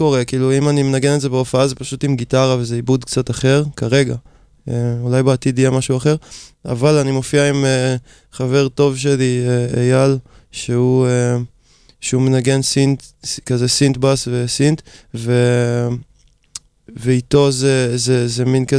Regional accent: Rishon LeZion, Central District, Israel; אני מראשון.

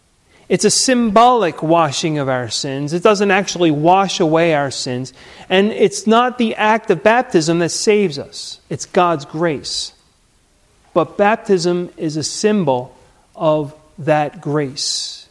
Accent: Pitman, New Jersey, United States; You know, I grew up in Pittman. Pittman is, by most accounts, a small town. I mean, it's a town of a little less than 10,000 people

